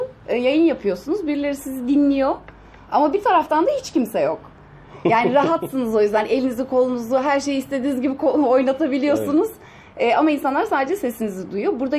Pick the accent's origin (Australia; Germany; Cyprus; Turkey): Turkey; Ankara; born there; now in Antalya, Turkey; Yani Ankara doğumluyum. 22 yıldır Antalya'dayım.